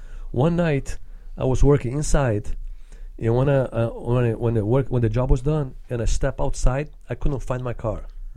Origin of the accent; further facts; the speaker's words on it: Rio de Janeiro, Brazil; English is a second language; moved away as an adult; now in United States; I thought I was lucky to be born and raised in Rio de Janeiro and survive out kind of scuffling situation that I've been in Brazil. And I had two daughters at the time.